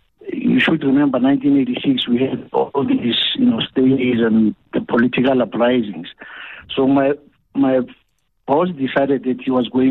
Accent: Atteridgeville, Gauteng, South Africa; I'm from Atteville, by the way. I heard you introduce me as

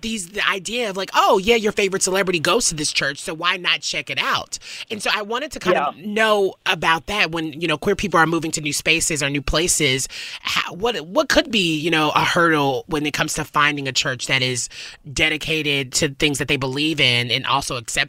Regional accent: the South, United States; I'm from the South, and I really had a religious upbringing.

